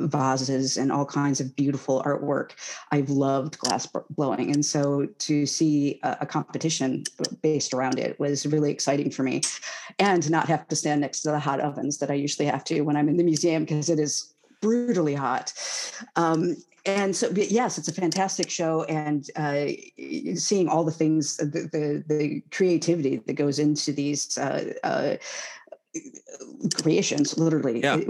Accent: Detroit, Michigan, United States; I grew up in the Detroit area

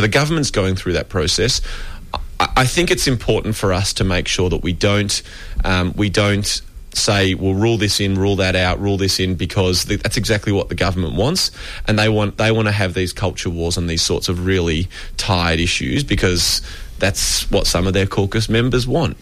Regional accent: Australia; so that as an Australian who identifies as Jewish, for example, that people can't discriminate against me

